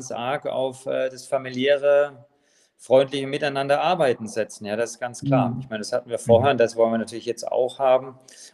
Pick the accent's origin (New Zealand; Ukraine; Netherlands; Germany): Germany; Baden-Baden, Baden-Württemberg; moved away; meine Heimatstadt Baden-Baden, die ich immer vermissen werde, die ich aber auch regelmäßig jedes Jahr besucht habe.